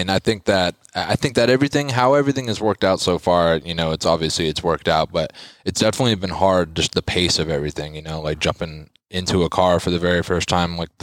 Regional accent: Litchfield Park, Arizona, United States; Yep, I was born over here in Litchfield Park.

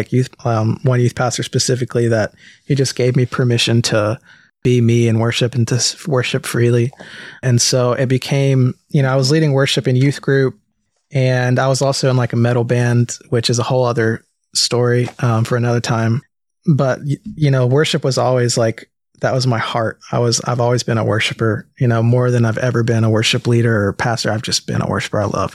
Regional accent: Gastonia, North Carolina, United States; born there; also born or lived in Florida; I was born in North Carolina in Gastonia, but we were living in Florida at the time.

